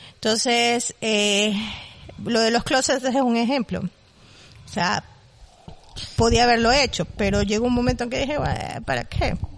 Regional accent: Ecuador; porque las dos somos ecuatorianas y claro, nos enfocamos hacia Ecuador, que es nuestro país.

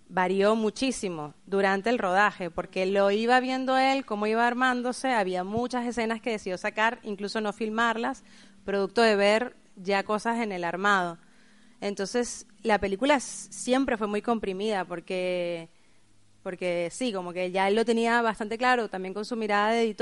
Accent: Venezuela; A mí, bueno, como venezolana, y no sé, a algunos de los que les habrá pasado eso, me generaba mucha fascinación editar las escenas del bloque, del monobloc.

